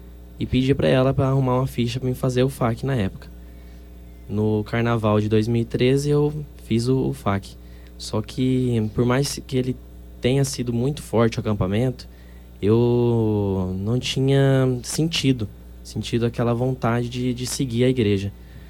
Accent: Douradina, Mato Grosso do Sul, Brazil; Sou de Douradina.

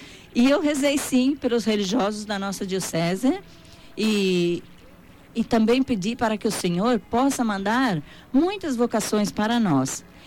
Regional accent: Brazil; Eu só gritei, eu sou brasileira! Claro, tinha que representar o meu país.

